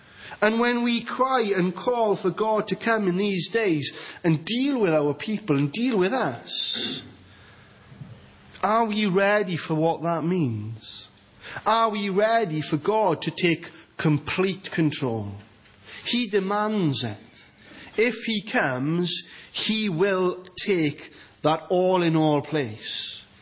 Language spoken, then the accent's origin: English; Wales, United Kingdom; As Welsh people, we love our rugby. And I probably love my rugby as much as any of you.